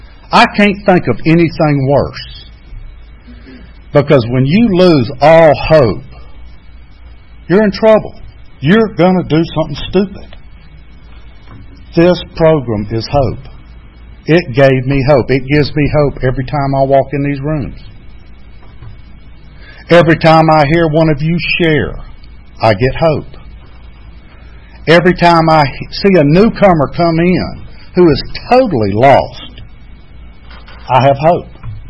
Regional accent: Dunwoody, Georgia, United States; And I live in Dunwoody. I grew up in Dunwoody.

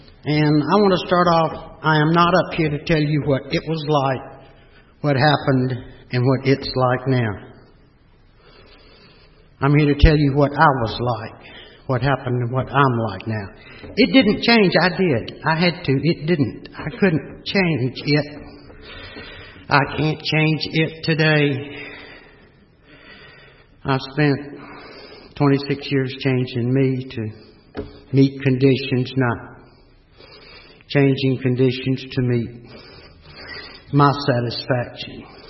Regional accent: Atlanta, Georgia, United States; I was raised here in Atlanta. Went to Northside High School back when Northside High School was college prep

